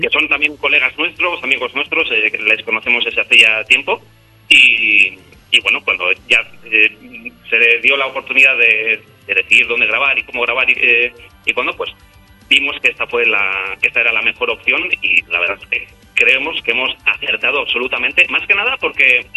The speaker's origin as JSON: {"language": "Spanish", "town": "San Sebastián", "region": "Basque Country", "country": "Spain", "said": "como somos de Donosti, estamos muy acostumbrados a ver el mar."}